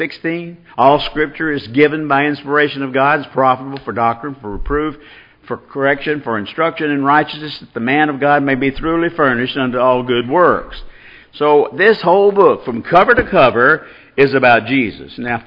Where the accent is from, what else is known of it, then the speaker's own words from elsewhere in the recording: Louisiana, United States; Well, see, but I'm from North Louisiana, remember?